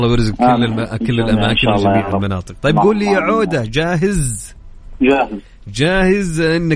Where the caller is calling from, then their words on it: Jeddah, Makkah Province, Saudi Arabia; أنا في جدة معك